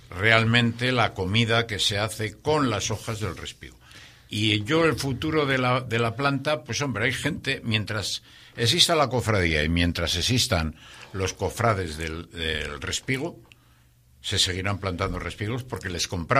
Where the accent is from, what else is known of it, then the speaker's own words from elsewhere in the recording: Laredo, Cantabria, Spain; somos los de Laredo